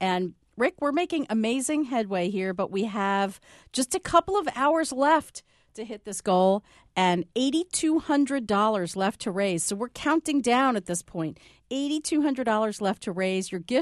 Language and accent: English; Newbury, New Hampshire, United States; from Newbury, New Hampshire.